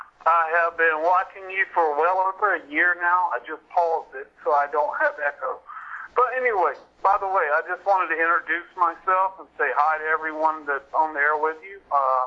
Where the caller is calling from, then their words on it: Key West, Florida, United States; I'm calling from Key West, Florida.